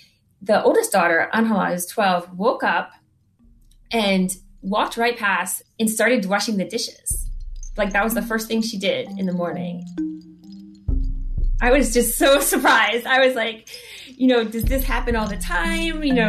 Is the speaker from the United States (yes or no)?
yes; Virginia, United States; that I had never seen before in San Francisco or in my growing up in Virginia.